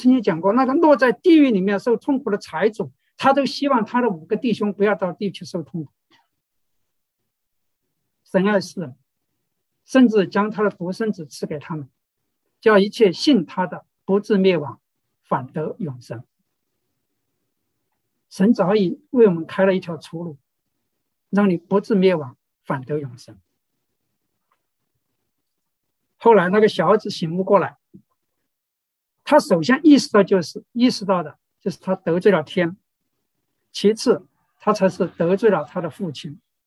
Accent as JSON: {"language": "Chinese", "country": "China", "said": "我们中国人对天的看法和犹太人有点不一样。我们中国人也知道上天有眼，天理不容，有一个老天爷会主持公道。"}